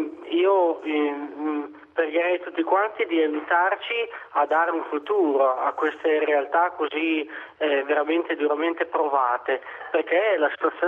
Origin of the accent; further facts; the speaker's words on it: Modena, Emilia-Romagna, Italy; io non sono di Bonporto, sono modenese, non conoscevo questa realtà